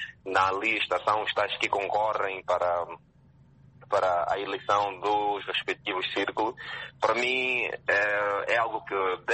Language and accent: Portuguese; Angola; Nós precisamos conversar muito como angolanos